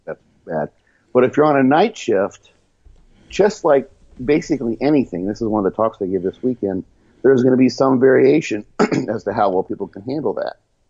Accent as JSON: {"language": "English", "region": "Midwest", "country": "United States", "said": "One, we're both from the Midwest. You know, agriculture, agrarian communities."}